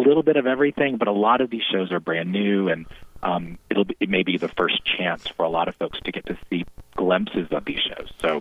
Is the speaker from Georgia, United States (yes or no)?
yes; Georgia, United States; I grew up in South Georgia, and I watched the parade every morning with my grandmother and my mother